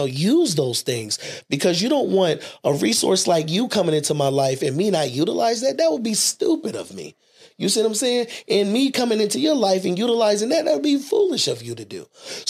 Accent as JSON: {"language": "English", "town": "Harlem", "region": "New York", "country": "United States", "said": "I'm from Harlem, so it's about clothes."}